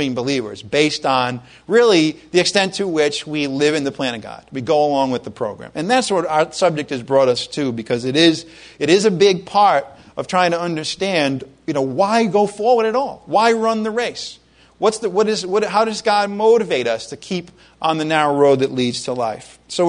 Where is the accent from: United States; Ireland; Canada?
Ireland; well, I am Irish, so I do like to argue